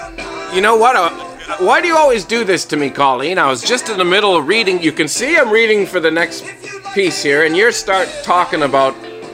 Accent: Toronto, Ontario, Canada; I'm from the Toronto.

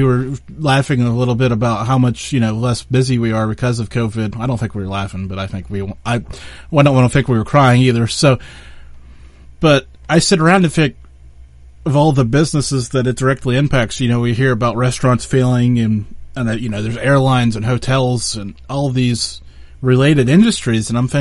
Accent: United States; I mean, I'm from the United States. Everything seems really stable here, obviously.

